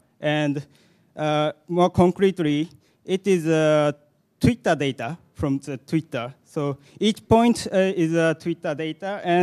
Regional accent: Japan; English is a second language; and I'm from Japan.

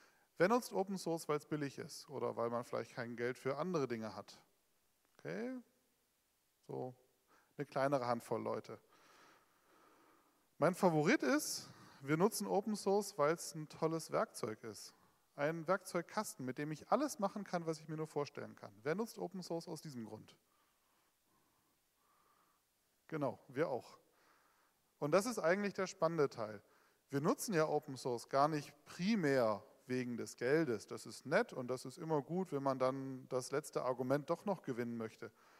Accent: Berlin, Germany; Ich bin ja auch aus Berlin

